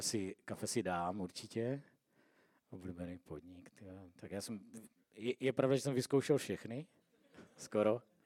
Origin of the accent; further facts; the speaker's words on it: Olomouc, Olomouc Region, Czechia; also born or lived in Ostrava; Já pořád jsem hrdý Olomoučák a já v podstatě, byť jsem nějakou dobu prožil v té Ostravě, která za mě je taky svým způsobem nádherný město, tak do Olomouce se vracím rád.